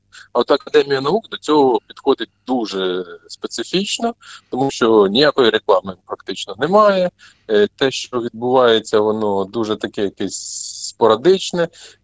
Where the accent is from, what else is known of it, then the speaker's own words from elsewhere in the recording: Bila Tserkva, Kyiv Oblast, Ukraine; born there; Так, я народився в Білій Церкві